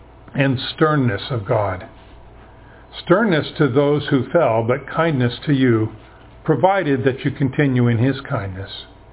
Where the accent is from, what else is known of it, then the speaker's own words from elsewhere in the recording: Ruston, Louisiana, United States; We had an apple tree in the backyard growing up in Ruston that had 7 different varieties of apples on it.